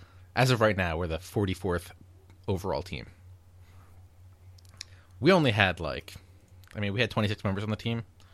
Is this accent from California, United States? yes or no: yes; California, United States; hey, I'm from California.